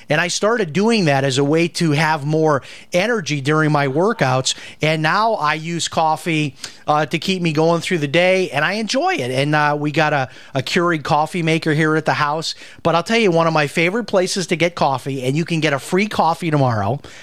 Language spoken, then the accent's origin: English; Chicago, Illinois, United States; I grew up in Chicago and I never drank coffee, and everyone around me drank coffee.